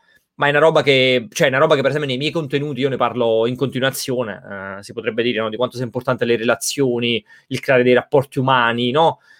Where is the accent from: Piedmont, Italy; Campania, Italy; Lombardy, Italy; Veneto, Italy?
Campania, Italy; accent: Neapolitan; qui quando parlo in inglese una paio di occasioni delle persone non mi hanno detto sei italiano, ma mi hanno detto direttamente sei di Napoli, quindi voglio dire talmente forte il mio accento